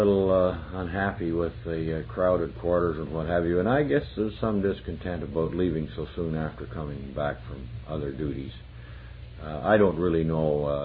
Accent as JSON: {"language": "English", "town": "Carmen", "region": "Manitoba", "country": "Canada", "tie": "born or raised there", "said": "I was born in Carmen, Manitoba, and lived there, took all my schooling there, and lived there until I signed up on September the 14th, 1939, with the Winnipeg Grenadier Regiment."}